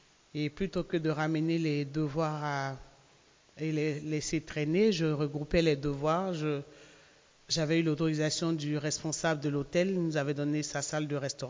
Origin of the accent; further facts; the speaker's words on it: Côte d’Ivoire; moved away as an adult; now in France; Je suis ivoirienne, donc originaire de la Côte d'Ivoire. Il y a 8 ans, je me suis retrouvée en France, touriste, avec mes enfants